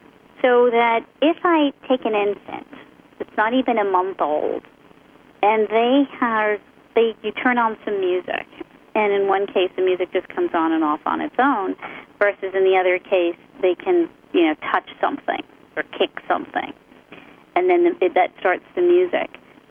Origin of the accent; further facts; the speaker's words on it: United States; So as an American in school, you were told, well, you get to choose everything about yourself.